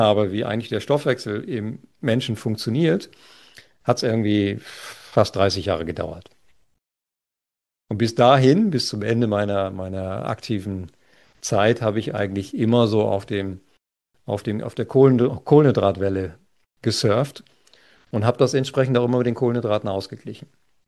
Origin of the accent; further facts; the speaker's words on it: North Germany, Germany; sagt man bei uns in Norddeutschland, schwummerig